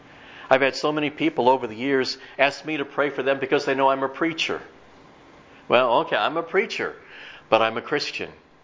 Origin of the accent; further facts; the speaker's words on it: Illinois, United States; Growing up in Central Illinois, I looked at the solution to many things from a Midwest viewpoint.